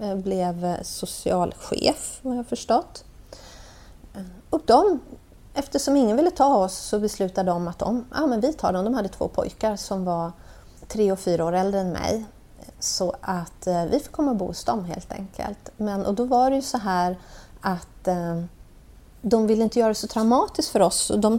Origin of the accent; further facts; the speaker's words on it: Orust, Västra Götaland County, Sweden; also born or lived in Stockholm; Vi bodde på Orust, Henon. Där vi hade hamnat där. Vi var födda i Stockholm, bodde barnhem i Stockholm. Men sen då hamnade på Orust. Det första hemmet var i Klevedal, Orust, som vi bodde.